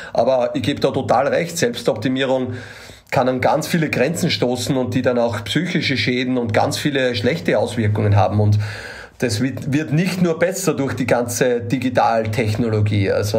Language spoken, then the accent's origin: German; Austria; Aber man sieht, da muss man auch lästig sein, so würde ich sagen, als Österreicher.